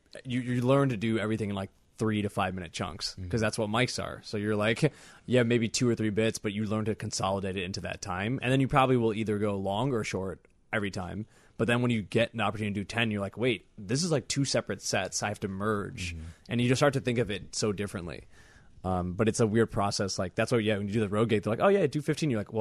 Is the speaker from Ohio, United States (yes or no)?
no; Chicago, Illinois, United States; oh, I'm a comedian from Chicago, like here's my, like I have 20 minutes, like they'll give you time because you're from Chicago